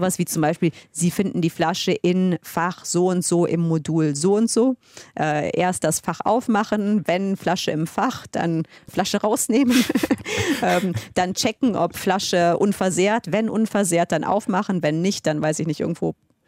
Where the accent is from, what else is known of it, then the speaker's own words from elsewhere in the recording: Cologne, North Rhine-Westphalia, Germany; Ich komme ja aus Köln.